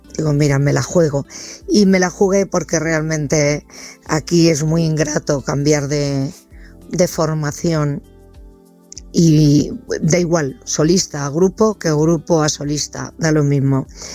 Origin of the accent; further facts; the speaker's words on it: Galicia, Spain; y mi tierra gallega